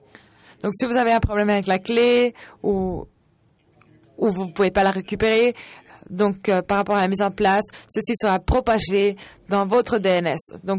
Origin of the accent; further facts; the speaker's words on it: Costa Rica; French is a second language; Je ne me suis pas présentée. Je suis du Costa Rica.